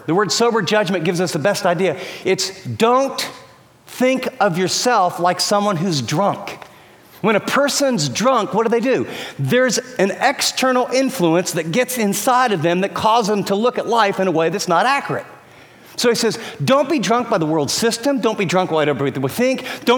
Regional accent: California, United States; for me too, I'm from California and, you know, I got a tie on and a coat and I'm totally uncomfortable just in how I'm dressed

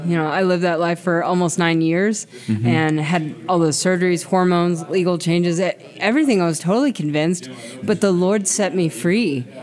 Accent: Bartlesville, Oklahoma, United States; now in Oklahoma City, United States; I grew up in Bartlesville, Oklahoma, which is about an hour north of Tulsa, but yeah. I live in Oklahoma City now.

